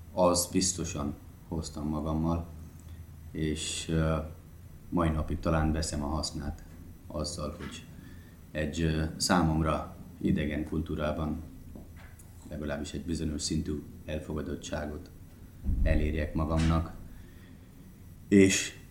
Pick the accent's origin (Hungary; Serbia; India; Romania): India; Delhi; Hungarian is a second language; Delhiben nőttem föl, ott születtem